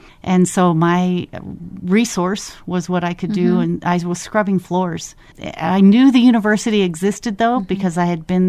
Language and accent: English; Cincinnati, Ohio, United States; I grew up here in Cincinnati, in Delhi, in fact.